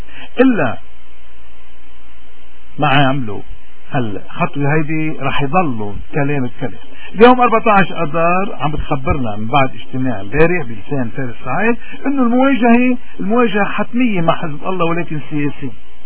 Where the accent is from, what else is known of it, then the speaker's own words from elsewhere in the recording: Lebanon; وفهموا هالعالم كله انه نحن كلبنانيين مش قادرين نقتلع هذا السرطان